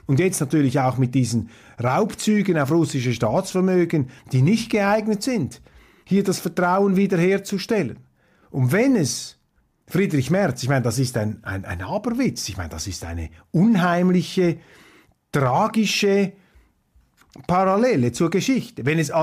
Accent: Switzerland; Und da muss ich Ihnen sagen, als Schweizer mache ich mir dann allmählich Sorgen über den Standort Davos

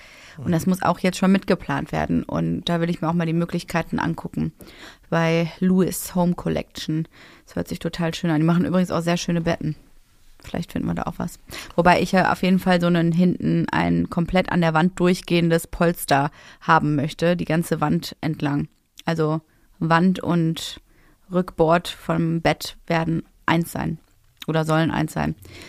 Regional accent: Essen, North Rhine-Westphalia, Germany; In meine alte Heimat. Ich komme ja aus Essen ursprünglich

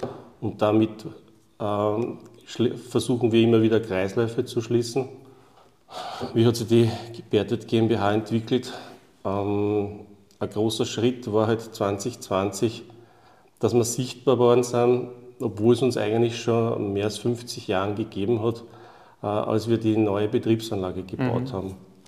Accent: Lower Austria, Austria; ich bin im Weinviertel aufgewachsen, in einem Ort, der eigentlich direkt bei einem Industriebetrieb angesiedelt war.

